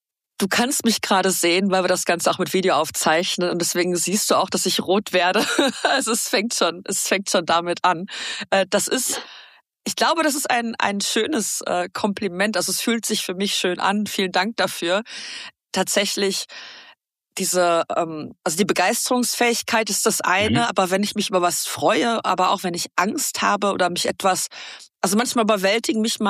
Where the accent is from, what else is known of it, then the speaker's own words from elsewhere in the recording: Paderborn, North Rhine-Westphalia, Germany; Ich sitze gerade in meinem Wohnzimmer in Paderborn, meiner Heimatstadt, wo ich wieder lebe seit einigen Monaten.